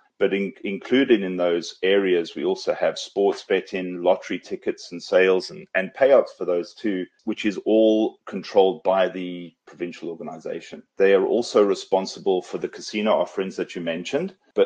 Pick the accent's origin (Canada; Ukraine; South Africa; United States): South Africa; and I'm originally from South Africa.